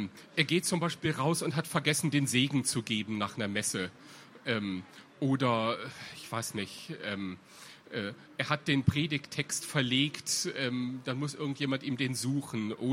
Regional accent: North Rhine-Westphalia, Germany; now in Vatican City; Ich komme aus der Nähe von Bonn

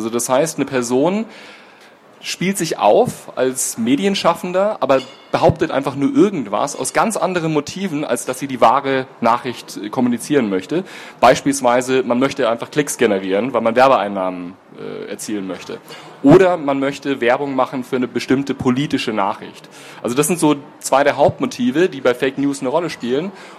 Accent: Munich, Bavaria, Germany; ich komme aus München, bin dort tätig als wissenschaftlicher Mitarbeiter am Lehrstuhl Niederrümelin.

